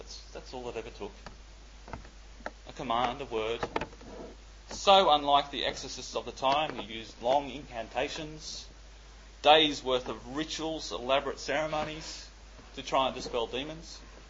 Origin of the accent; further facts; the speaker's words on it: Indonesia; I grew up in Indonesia